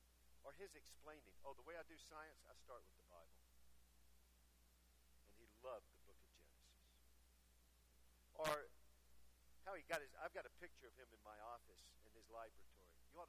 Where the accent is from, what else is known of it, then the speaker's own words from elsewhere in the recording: North Carolina, United States; I'm from North Carolina.